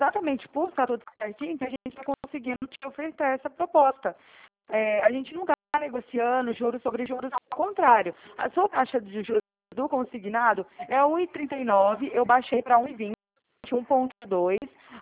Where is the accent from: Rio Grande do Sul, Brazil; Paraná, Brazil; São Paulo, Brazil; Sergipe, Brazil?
São Paulo, Brazil; Araraquara; sou aqui de Araraquara, aqui da Rua 3.